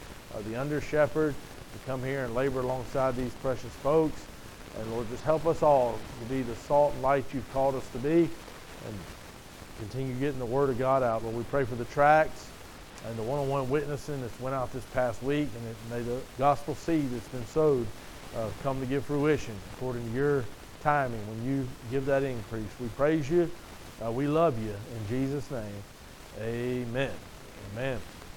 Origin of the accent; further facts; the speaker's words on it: Mobile, Alabama, United States; But I was born and raised down here in Mobile, Alabama. And I grew up as a Roman Catholic